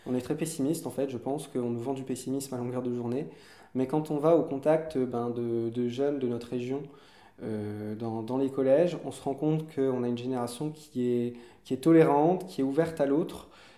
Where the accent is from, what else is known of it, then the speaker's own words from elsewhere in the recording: Bourg, Hauts-de-France, France; born there; now in Lille, France; j'ai 23 ans, je suis né à Bourg, un petit village du Pas-de-Calais, et puis maintenant je suis à Lille